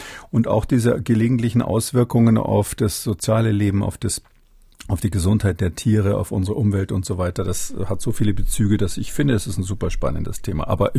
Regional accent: Saxony-Anhalt, Germany; bei uns in Sachsen-Anhalt

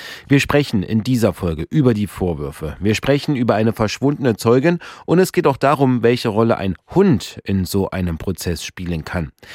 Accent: Erfurt, Thuringia, Germany; Ja, auch ich als Erfurter kann mich da noch gut dran erinnern

